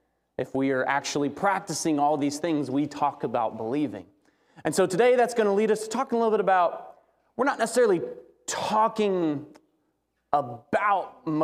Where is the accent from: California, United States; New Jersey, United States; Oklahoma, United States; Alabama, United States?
Alabama, United States; I grew up in Alabama.